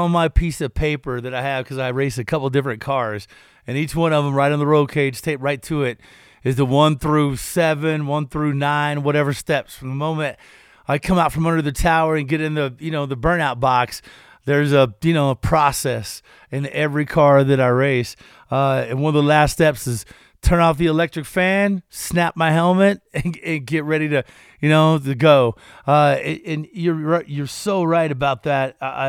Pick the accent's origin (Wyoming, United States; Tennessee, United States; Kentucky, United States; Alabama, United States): Kentucky, United States; I'm from Kentucky and people in my part of the woods use ratchet straps to hold the passengers down.